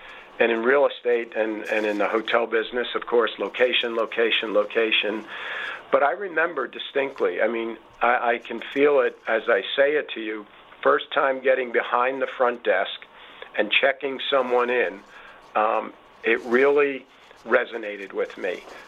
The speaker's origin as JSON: {"language": "English", "town": "Long Island", "region": "New York", "country": "United States", "tie": "born or raised there", "said": "His job when I was growing up in Long Island was driving a truck"}